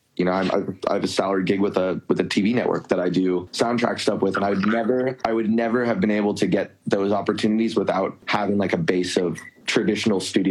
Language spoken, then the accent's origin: English; San Francisco, California, United States; a group of my friends from back home, I grew up in San Francisco. Some of my homies from back home just think it's hilarious